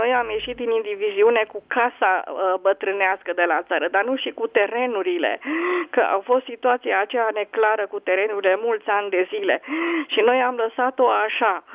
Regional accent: Brașov, Brașov County, Romania; Eu sunt din Brașov.

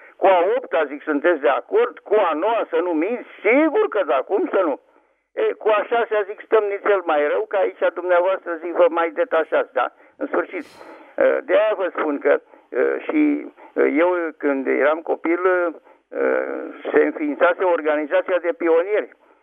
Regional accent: Bucharest, Romania; sunt din București

